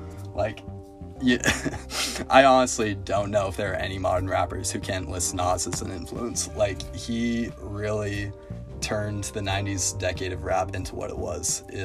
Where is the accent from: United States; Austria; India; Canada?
United States; the West; Yeah, we're not from New York. We're from the western part of the United States.